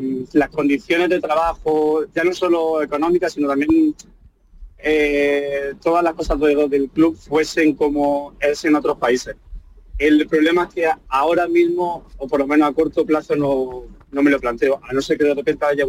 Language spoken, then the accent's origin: Spanish; Andalusia, Spain; la verdad que yo como andaluz, orgulloso que soy